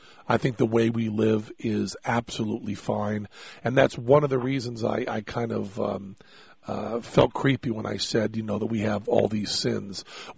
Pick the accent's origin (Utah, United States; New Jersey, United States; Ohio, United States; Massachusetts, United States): Massachusetts, United States; And I grew up in Massachusetts, and that license plate, live free or die, is the most powerful American radical statement.